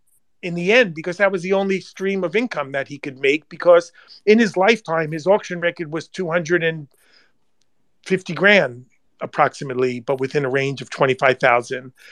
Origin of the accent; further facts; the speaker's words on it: New York, United States; accent: Long Island; also born or lived in United Kingdom; my kids to this day continue to mock me because of my Long Island accent. When I used to drink a lot, it would come out to the surface more. I lived in the UK for 15 years and I still wasn't able to shake it.